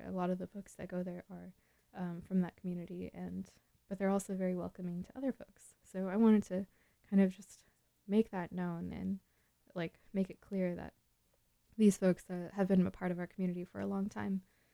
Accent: California, United States; And as a Californian, just, it's, I think, important to recognize an important group in our community

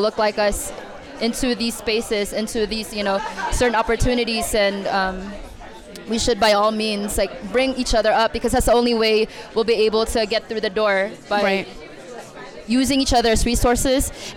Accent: California, United States; growing up in the Bay Area, you know, we come from a community where you hear so many different languages, whether it's Spanish, Vietnamese, Chinese, Tagalog, it's all around us.

